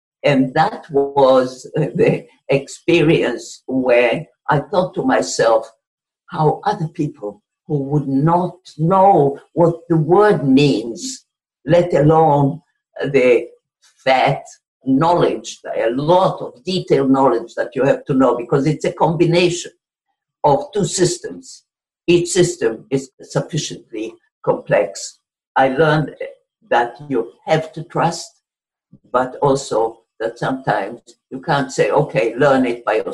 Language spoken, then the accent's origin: English; Israel; moved away as an adult; I was born in Israel. I lived there for about 30 years